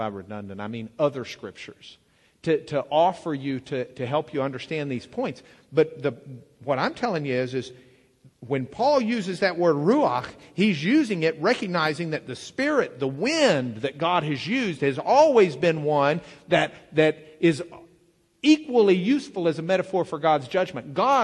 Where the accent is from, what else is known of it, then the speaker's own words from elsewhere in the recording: Lubbock, Texas, United States; I grew up in Lubbock. We have wind. We have like hurricanes every spring.